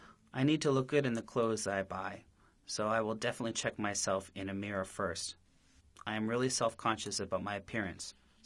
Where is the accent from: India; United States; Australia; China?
China; Beijing; The Summer Olympics were also held in Beijing in 2008, so this is the second time. I am really proud of my hometown, and I hope it will become better in the future.